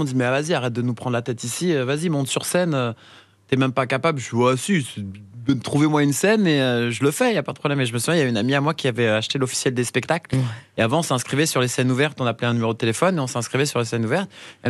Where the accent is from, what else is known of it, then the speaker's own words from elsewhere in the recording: Montreuil, Île-de-France, France; now in Rosny-sous-Bois, France; Moi, je suis de Montreuil, donc une ville où il y a beaucoup de mélanges. Et moi, je suis très... Alors maintenant, j'habite plus à Montreuil, mais j'habite juste à côté à Rony.